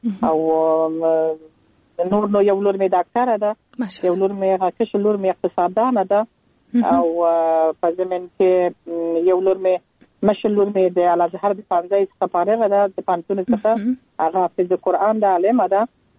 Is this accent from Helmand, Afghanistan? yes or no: no; Kandahar, Afghanistan; born there; موږ خپل چې په کندهار کې پیدا شولو او زما اولادونه په کندهار کې پیدا شو